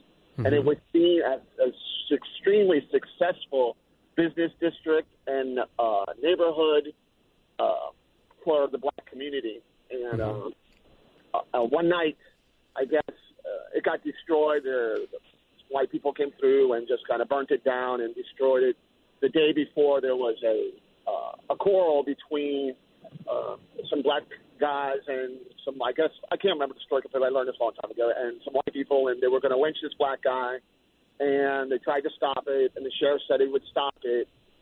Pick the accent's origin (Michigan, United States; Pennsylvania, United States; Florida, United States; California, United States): Florida, United States; And here in Oklahoma, I'm from Florida. I've only lived here in Oklahoma for a few years.